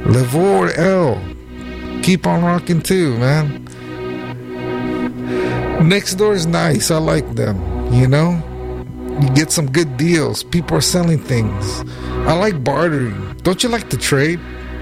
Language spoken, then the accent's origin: English; Sunnyvale, California, United States; born there; My English is bad. You know, and I have a heavy accent. I was born in Sunnyvale, California, guys.